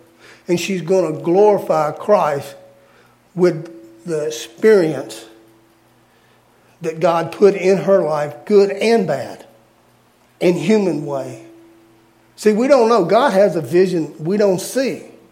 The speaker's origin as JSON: {"language": "English", "region": "Louisiana", "country": "United States", "lives_now": "Sandpoint, United States", "said": "I'm Bayou. I'm Cajun. I'm Bayou. That's what I am."}